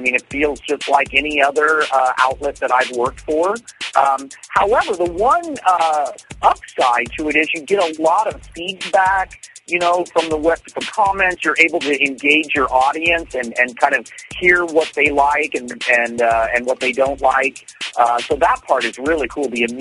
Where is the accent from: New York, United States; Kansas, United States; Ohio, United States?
Kansas, United States; I'm from Kansas, and so a lot of the history of the Wild West is folded into the show.